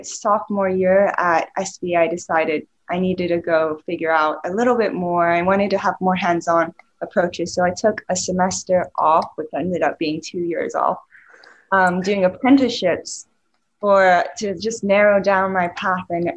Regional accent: Switzerland; And I grew up in Switzerland, and I always found myself very creative, like from a young age.

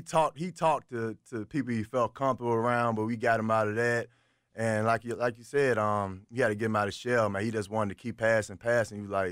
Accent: Richmond, Virginia, United States; You know, I'm from Richmond, Virginia, man.

